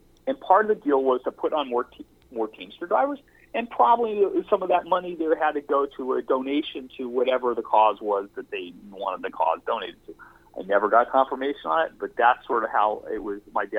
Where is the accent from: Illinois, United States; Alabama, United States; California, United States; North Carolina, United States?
California, United States; Beverly Hills; having all this experience around me after having a relatively sheltered existence growing up in Beverly Hills, California